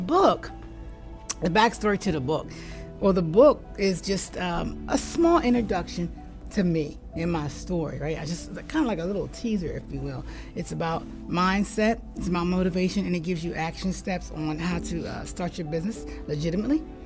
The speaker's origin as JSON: {"language": "English", "town": "Chester", "region": "Pennsylvania", "country": "United States", "tie": "born or raised there", "also_born_or_lived": "Charleston, West Virginia", "said": "So I was raised in Chester, Pennsylvania. Yeah, Chester, Pennsylvania."}